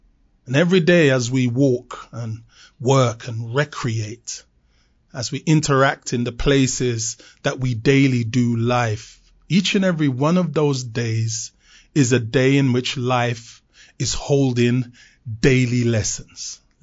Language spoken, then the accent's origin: English; London, United Kingdom; As a teenager, growing up in London in the 1970s and attending high school, I was declared uneducatable and permanently excluded from mainstream school.